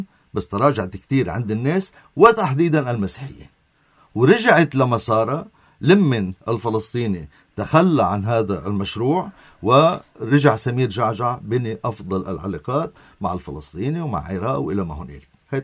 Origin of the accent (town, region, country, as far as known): Lebanon